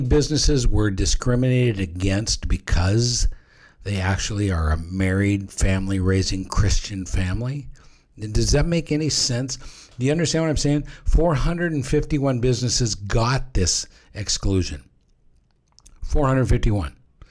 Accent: Fairbanks, Alaska, United States; I'm from Fairbanks, Alaska. I grew up here, you know.

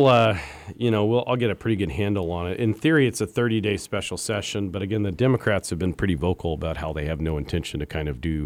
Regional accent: Washington, United States; now in Fairbanks, United States; I grew up in the Seattle suburbs, and we don't have dangerous roads here in Fairbanks.

